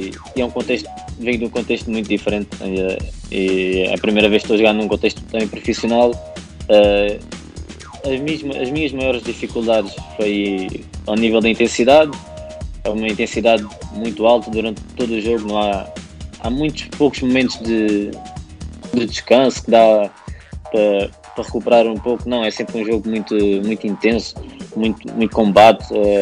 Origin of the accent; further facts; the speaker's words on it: Olhão, Algarve, Portugal; Como eu cresci no bairro, em Olhão